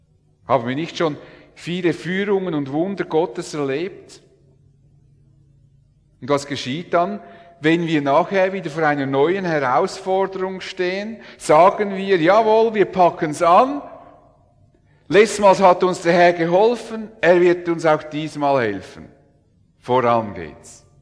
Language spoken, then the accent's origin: German; Switzerland; Da sind wir Schweizer ja bekannt.